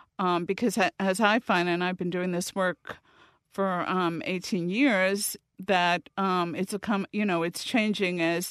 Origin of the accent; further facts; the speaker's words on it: New York City, New York, United States; now in Ohio, United States; And I grew up in New York City, where driving is more of a handicap. But when I lost my sight, when I moved to Ohio, I had to take the Ohio bar exam